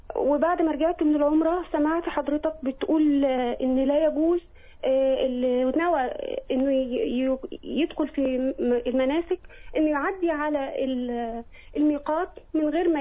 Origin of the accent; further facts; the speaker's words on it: Egypt; بس ما فيش النظام ده عندنا في مصر، مش مسموح به.